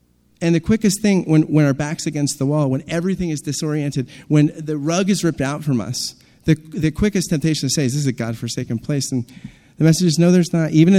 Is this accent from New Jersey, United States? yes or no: yes; New Jersey, United States; We're both from Jersey